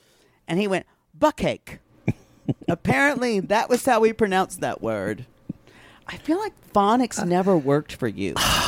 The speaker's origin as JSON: {"language": "English", "region": "the South", "country": "United States", "accent": "Southern", "said": "Men here have liked my Southern accent."}